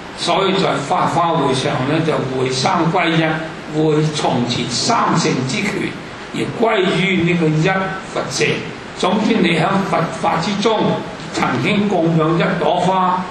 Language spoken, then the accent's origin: Cantonese; Guangdong, China; 佢係湖南人，我全家都係湖南人，三十幾個，係我一個廣東人